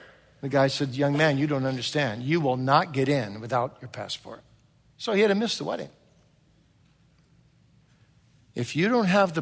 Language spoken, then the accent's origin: English; Kalamazoo, Michigan, United States; there was an old man from my hometown of Kalamazoo, the church I grew up in, Kalamazoo, Michigan, who died.